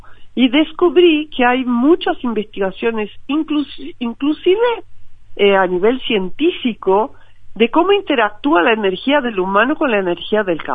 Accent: São Paulo, Brazil; also born or lived in Rio de Janeiro; Yo crecí en Brasil, yo nací en la ciudad de Río de Janeiro. Después mi familia se mudó para la ciudad de São Paulo, imagínate, una Babel, megalópolis.

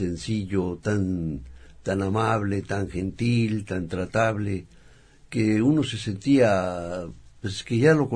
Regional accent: Tabasco, Mexico; Y sobre todo los tiempos que me dediqué a la política en mi tierra. Pues tuve que estar y movilizarme por todo el campo de Tabasco

